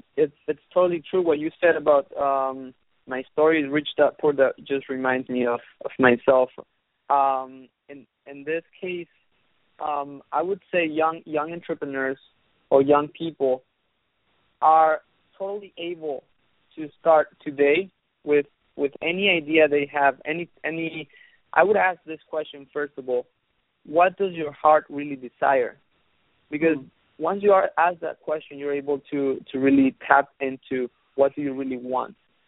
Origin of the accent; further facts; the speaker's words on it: Mexico; now in United States; I just arrived to the U.S. 1 year ago, and I've been here living really comfortably compared to my hometown in Mexico. I lived comfortably in Mexico.